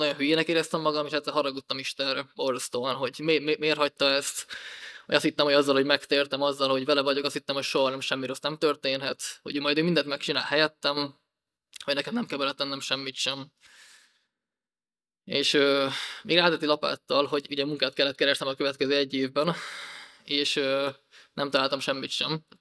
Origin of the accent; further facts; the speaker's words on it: Kecskemét, Bács-Kiskun, Hungary; born there; keskeméten születtem, egy hívő családban nőttem fel.